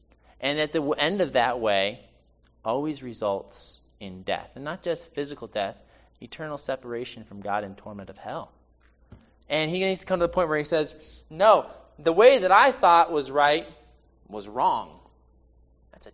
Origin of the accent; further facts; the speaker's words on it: New York City, New York, United States; I'm from New York City, so I don't know much about horses, okay?